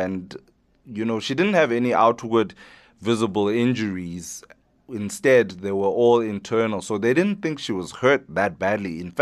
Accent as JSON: {"language": "English", "region": "London", "country": "United Kingdom", "tie": "born or raised there", "said": "I was there, of course, East London being my hometown. I could not miss out."}